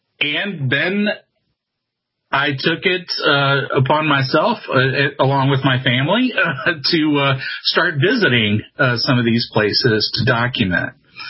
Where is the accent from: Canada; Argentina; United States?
United States; St. Louis, Missouri; moved away as an adult; now in Cape Girardeau, United States; I'm from St. Louis, Missouri. And when I went to college, I decided to go to Southeast Missouri State University in Cape Girardeau, where I'm at. I live in Cape Girardeau.